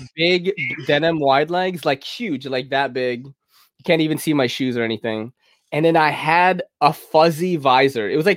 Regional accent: New York, United States; As a New Yorker, that absolutely breaks my heart.

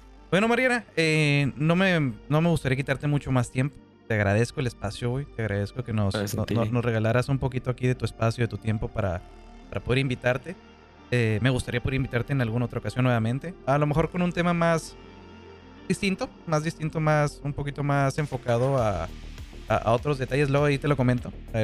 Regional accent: Mexico; Nosotros como mexicanos somos reacios al cambio, ¿sabes?

